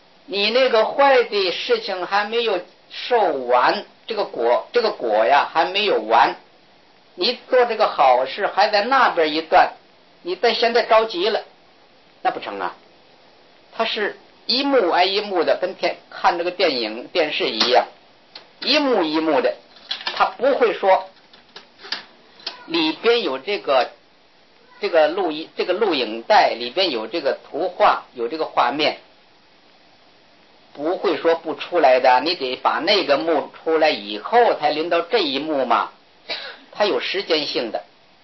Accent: northern China, China; 我们那儿出这个东西，我是北方人嘛，慢得很。

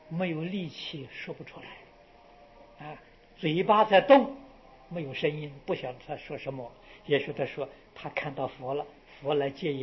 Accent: China; 我们中国人讲五福，五福里面最重要的就是好死啊！

